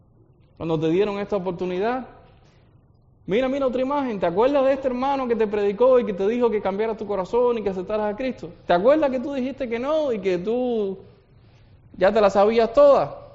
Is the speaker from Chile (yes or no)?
no; Cuba; now in United States; Como yo soy de Cuba, los cubanos normalmente no vienen a través del desierto de Nuevo México